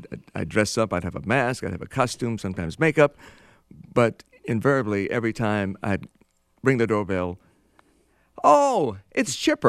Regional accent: Baton Rouge, Louisiana, United States; And I grew up in Baton Rouge, Louisiana, in a much different environment.

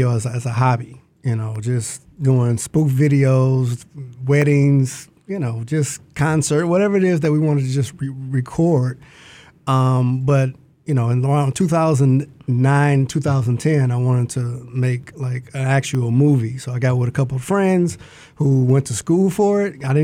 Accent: Detroit, Michigan, United States; First of all, I am from Detroit. born and raised Grand River in Schoolcraft, a product of Detroit public schools. Graduated from Wayne State University.

